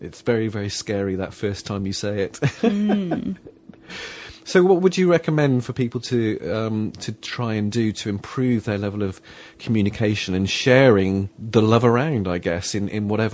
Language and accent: English; England, United Kingdom; I mean, I don't know if I would class myself as typically British or English